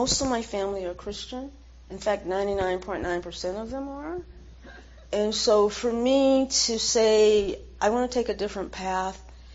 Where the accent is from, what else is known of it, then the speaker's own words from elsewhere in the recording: the South, United States; So I don't go around bemoaning the fact that I grew up in the South